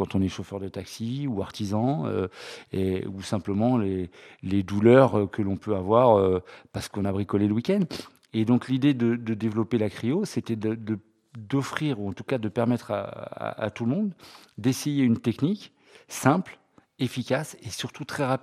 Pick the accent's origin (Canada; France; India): France; Paris, Île-de-France; now in Toulouse, France; Pas du tout, moi je suis parisien, donc je viens déjà du Nord.